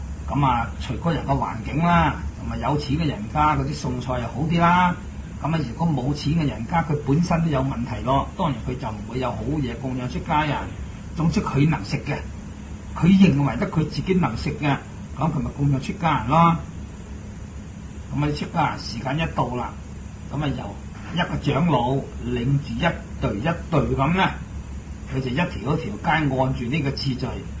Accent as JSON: {"language": "Cantonese", "region": "Guangdong", "country": "China", "said": "不过我哋广东人读呢两个字咧就系比丘。"}